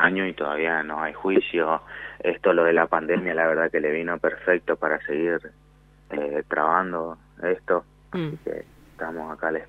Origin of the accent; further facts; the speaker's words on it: Coronel Du Graty, Chaco, Argentina; nosotros somos de Coronel Dugrati, esto pasó en Charata.